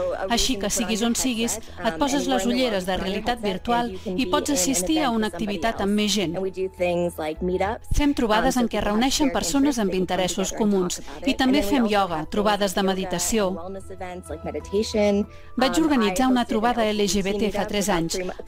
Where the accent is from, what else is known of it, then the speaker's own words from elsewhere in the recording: Arizona, United States; Sóc d'Arizona.